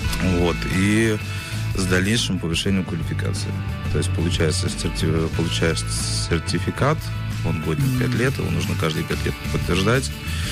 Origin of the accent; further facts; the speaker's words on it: Saint Petersburg, Russia; так как я коренной петербуржец, ну, для меня это очень-очень приятно.